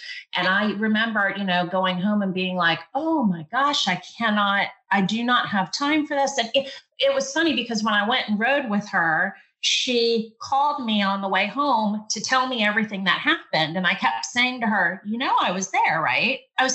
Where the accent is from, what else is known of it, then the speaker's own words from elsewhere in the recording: Virginia, United States; I was from Northern Virginia. We talk fast.